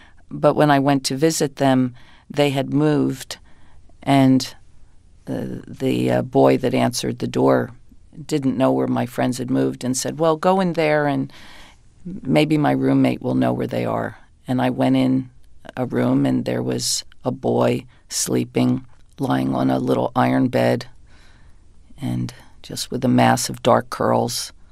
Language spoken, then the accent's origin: English; New Jersey, United States; I mean, I came from the South Jersey, Philadelphia area, and in the early 60s, everybody sang.